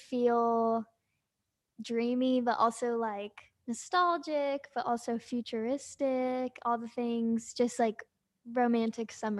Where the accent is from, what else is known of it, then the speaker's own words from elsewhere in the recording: North Carolina, United States; I'm from North Carolina. It was not a thing. Like, I didn't know what Nashville was.